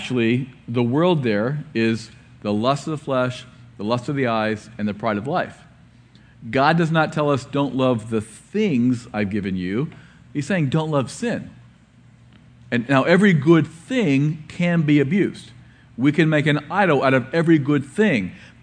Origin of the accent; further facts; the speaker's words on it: Ohio, United States; Well, actually, I'm from Ohio, so maybe maize is amazing.